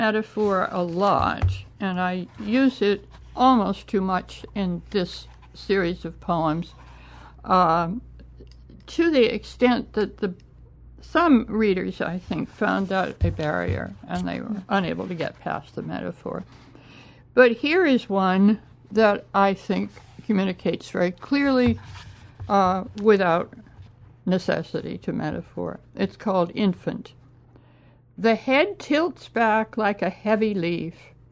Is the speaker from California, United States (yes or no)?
yes; Berkeley, California, United States; moved away as an adult; I grew up in Berkeley and left when I was 18. And I went to the East Coast, and my degrees are mostly from Johns Hopkins University.